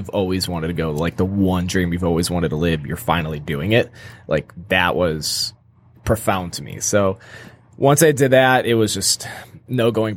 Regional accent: Michigan, United States; we're from Michigan, it's my birthday today

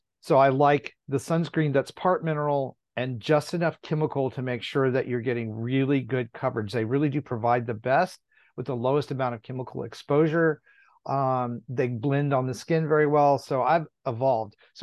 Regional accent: Texas, United States; I grew up in Texas.

